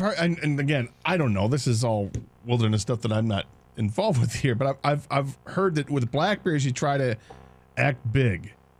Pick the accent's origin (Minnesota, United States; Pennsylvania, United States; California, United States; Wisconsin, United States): Wisconsin, United States; Green Bay; I'm from Green Bay.